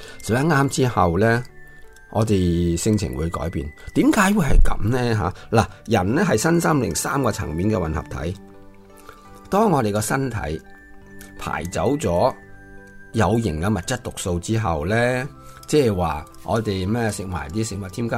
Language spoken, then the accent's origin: Cantonese; China; 我哋系中国人啊嘛